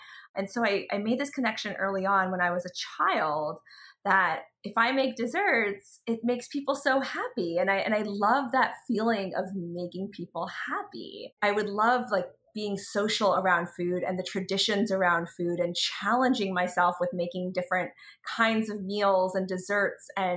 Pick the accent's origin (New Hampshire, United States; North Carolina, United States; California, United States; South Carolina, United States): North Carolina, United States; Charlotte; I grew up in North Carolina, in Charlotte.